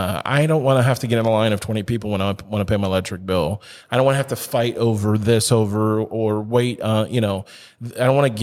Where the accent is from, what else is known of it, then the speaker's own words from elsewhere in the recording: United States; U.S. is my home country. That's where I feel most comfortable.